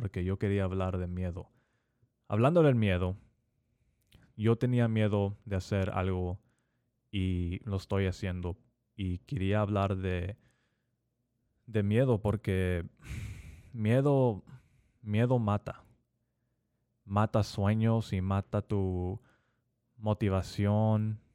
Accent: United States; Spanish is a second language; yo crecí con padres mexicanos, no más que también crecí aquí en los Estados Unidos con, la verdad, puro gabacho, que hablan en inglés.

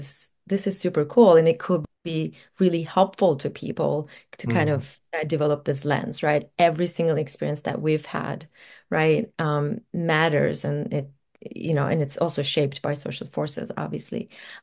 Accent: Turkey; now in United States; when I moved here from Turkey, right? I'm an immigrant from Turkey to the US

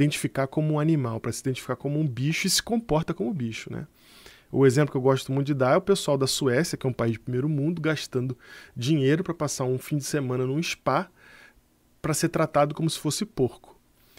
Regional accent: Rio de Janeiro, Brazil; Rio de Janeiro, minha terra natal

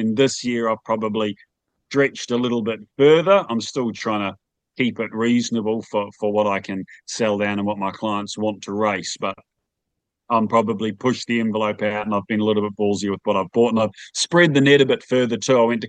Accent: Waikato, New Zealand; I grew up in the Waikato, which is, for those of you who are unfamiliar with Deegan, the Waikato is dairying and horse country.

